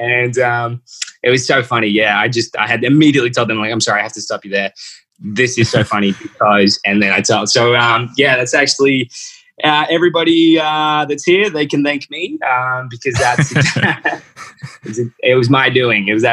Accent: Australia; Australia, my home country, obviously

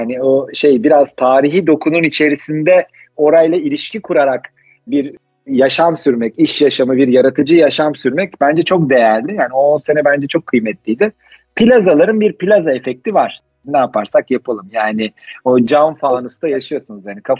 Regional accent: Istanbul, Turkey; born there; also born or lived in Sivas / Konya / Ankara; İstanbul'da doğmuşum. Ben sonra şark görevi Sivas'ta, Konya'da vesaire böyle bir Ankara, ondan sonra tekrar İstanbul'a dön, öyle bir Türkiye turu oldu.

